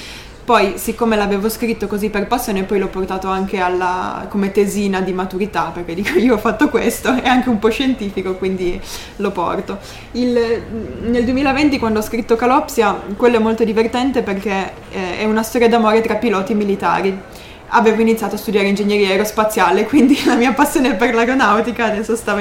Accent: Turin, Piedmont, Italy; io sono di Torino

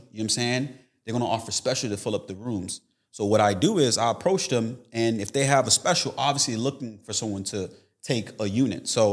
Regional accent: Tampa, Florida, United States; I've been an entrepreneur well over 10 years. I'm actually here from Florida, Tampa, Florida.

